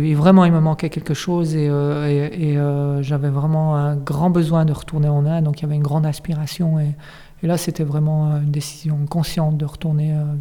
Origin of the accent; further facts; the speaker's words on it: Charrat, Valais, Switzerland; je suis né à Chara, un petit village valaisan, qui fut pour moi, je pense que j'ai eu une enfance très heureuse. Je pense qu'on a la chance, en grandissant en Valais, de grandir dans un pays qui est assez extraordinaire.